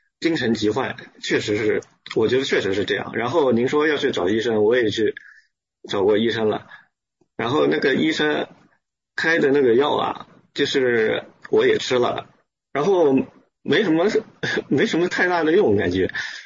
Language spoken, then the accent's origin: Chinese; Wuxi, Jiangsu, China; 我是无锡的，江苏无锡。